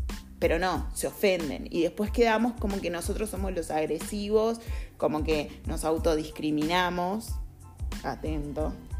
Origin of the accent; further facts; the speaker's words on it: Uruguay; now in Argentina; En mi caso sí yo soy de otro lado, soy uruguaya